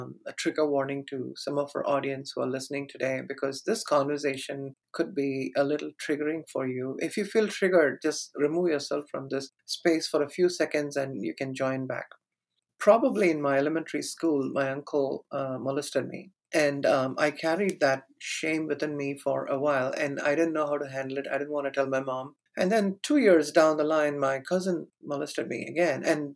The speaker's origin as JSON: {"language": "English", "country": "India", "tie": "born or raised there", "second_language": "English", "said": "I'm a South Asian and I grew up in India."}